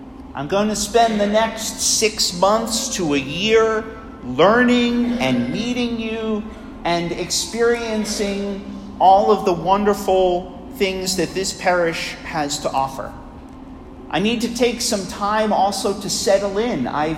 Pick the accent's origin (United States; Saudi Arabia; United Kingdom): United States; Bethpage, New York; also born or lived in Queens; I was born in Queens, New York, and we later lived in Bethpage on Long Island. Many people ask me what happened to your accent, and I seem to have lost it along the way somewhere